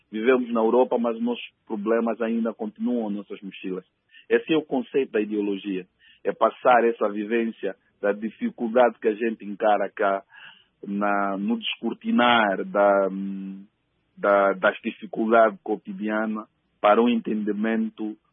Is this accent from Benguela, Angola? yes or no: no; Luanda, Angola; Mas revim porque eu vivi também no Samzanga, onde eu cresci e aprendi as dificuldades cotidianas daquele povo e como se vive e como sobrevive.